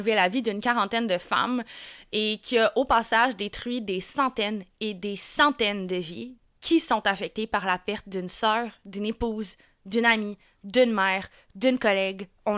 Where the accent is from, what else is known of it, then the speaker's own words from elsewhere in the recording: Canada; On est des Canadiennes, Françaises, d'origine francophone.